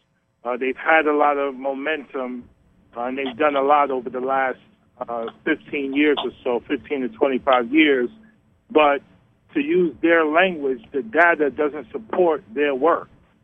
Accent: New York City, New York, United States; I'm born and raised in New York City.

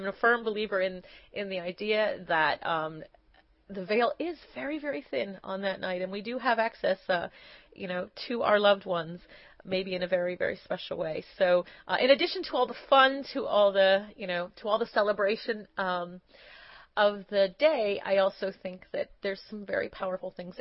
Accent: Los Angeles, California, United States; growing up in Los Angeles as a, suburban / urban girl, we could escape on the weekends

